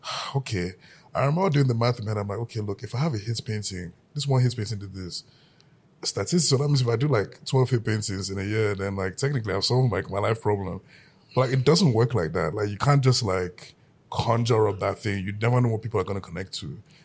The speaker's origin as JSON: {"language": "English", "country": "Nigeria", "said": "You can send as much money you can through PayPal as a Nigerian, but you can't receive a single dollar."}